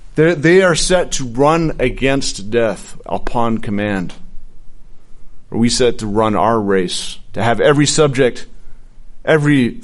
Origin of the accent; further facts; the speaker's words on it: Canada; growing up in Canada, it was an opportunity. I've never held a gun in my hands.